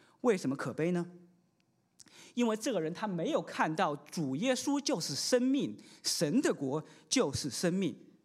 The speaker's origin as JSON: {"language": "Chinese", "country": "China", "said": "其实这个意思就我们中国人来说其实一点都不难理解。"}